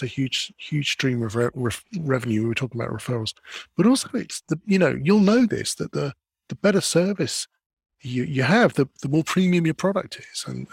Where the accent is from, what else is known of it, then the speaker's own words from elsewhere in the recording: London, United Kingdom; I'm from Northwest London myself, and I know Wembley incredibly well.